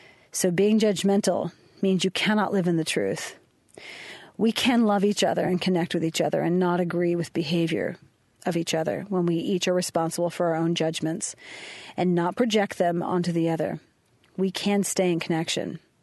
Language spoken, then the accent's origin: English; Arizona, United States; I was raised in Arizona, and I love dry heat.